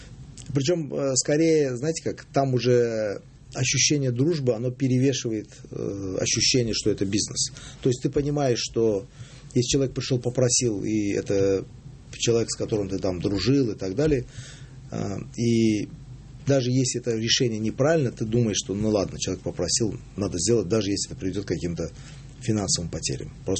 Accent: Baku, Azerbaijan; когда мы росли и воспитывались в Баку до 80-го года

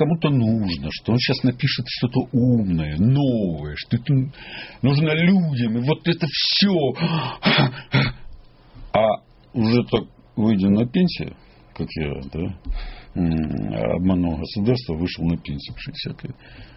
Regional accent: Ukraine; Так-то украинец...

